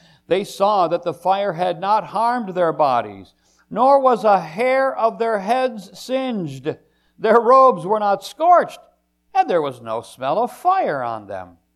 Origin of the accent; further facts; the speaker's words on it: Michigan, United States; when they found out I was from Michigan, well, that just made it even worse.